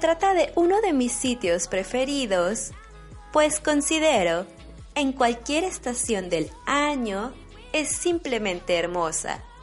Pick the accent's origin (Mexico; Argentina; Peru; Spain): Mexico; now in Stuttgart, Germany; una mexicana viviendo en Alemania